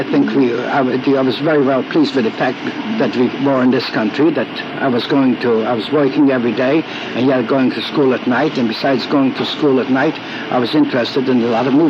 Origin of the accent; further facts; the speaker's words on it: Bydgoszcz, Kuyavian-Pomeranian Voivodeship, Poland; born there; English is a second language; I was born in Bydgoszcz, but the grandparents were Lithuania. See, this was White Russia where I was born.